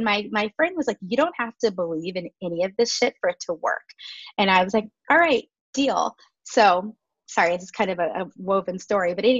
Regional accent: California, United States; I'm in a puffy coat at 72 degrees. Like I'm really a Californian. I can't do it.

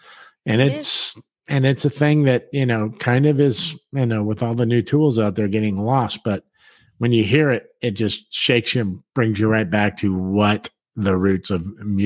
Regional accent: San Diego, California, United States; obviously we're all from San Diego.

